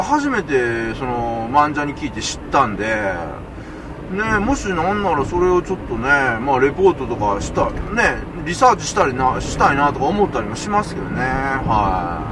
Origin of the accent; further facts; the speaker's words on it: Kansai, Japan; は関西人なんで、